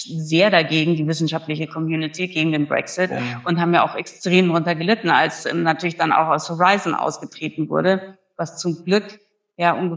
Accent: Germany; Als Deutsche, als wirklich mit allem, was das beinhaltet, belastete oder auch nicht Person, ist das für mich ein klares Friedensprojekt

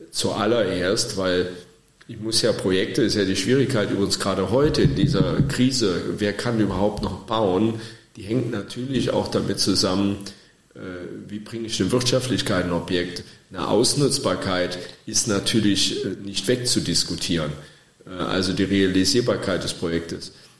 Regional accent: Trier, Rhineland-Palatinate, Germany; Das hatte in meiner Heimatstadt Trier eine ähnliche Bedeutung gehabt.

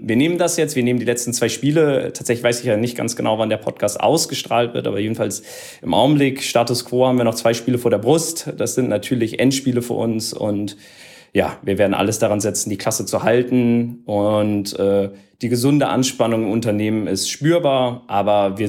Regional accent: Berlin, Germany

